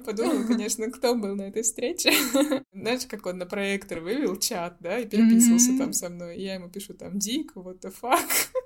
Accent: Russia; И я говорю, из России

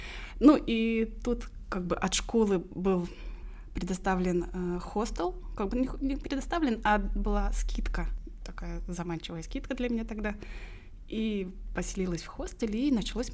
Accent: Kalmykia, Russia; also born or lived in Moscow; Я вернулась из Москвы к себе на родину, к родителям в Калмыкию.

